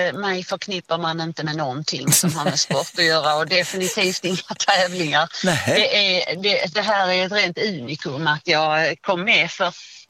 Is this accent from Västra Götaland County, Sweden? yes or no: no; Eslöv, Skåne, Sweden; Ja, vi är från Eslöv, sa jag.